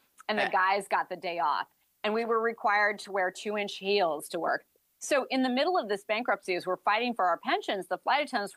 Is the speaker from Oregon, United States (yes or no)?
yes; Corvallis, Oregon, United States; born there; I was born in Corvallis, Oregon.